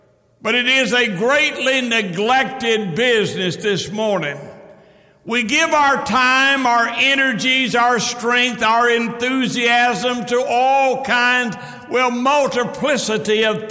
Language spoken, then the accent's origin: English; Oklahoma, United States; now in Fort Smith, United States; I was born and raised in Oklahoma. I've got crimson clay going through my veins, you know.